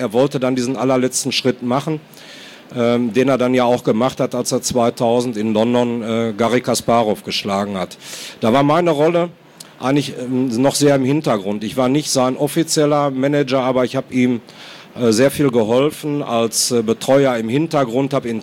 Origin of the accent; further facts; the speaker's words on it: North Rhine-Westphalia, Germany; accent: Ruhrpott; An meinem Dialekt hören Sie, Ruhrpott. Ja, auch Borussen-Fan natürlich